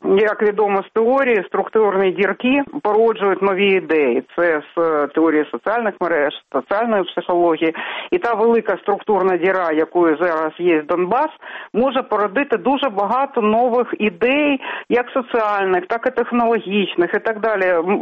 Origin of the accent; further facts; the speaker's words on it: Kharkiv, Kharkiv Oblast, Ukraine; тому що я сама з Харкова